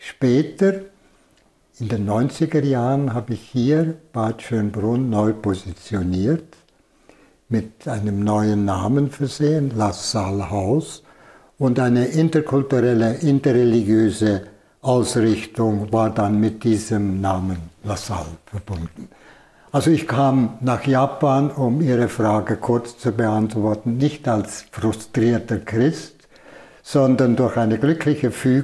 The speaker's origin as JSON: {"language": "German", "region": "Valais", "country": "Switzerland", "said": "Als Walliser, das war nicht ganz ungewohnt. Wallis ist ein sehr katholisches Stammland für spirituelle, religiöse Berufe oder Berufungen."}